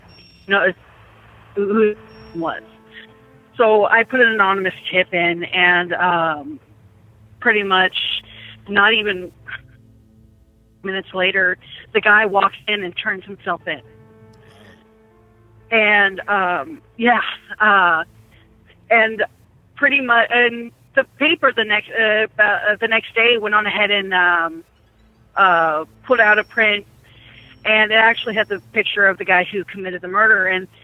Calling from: California, United States; I'm from California.

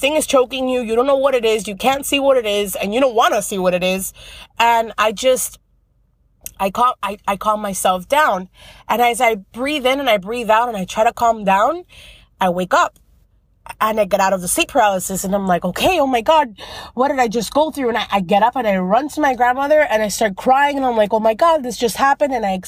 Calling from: Miami, Florida, United States; I'm calling from Miami, Florida.

